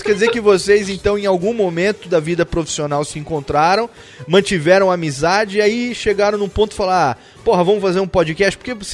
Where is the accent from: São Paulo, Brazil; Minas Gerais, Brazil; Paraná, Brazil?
São Paulo, Brazil; Pardinho; lá na nossa terra, eu e … somos de United States of Pardinho.